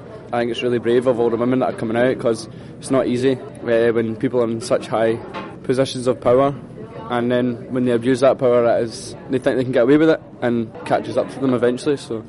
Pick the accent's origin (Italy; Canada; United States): Italy; From Italy.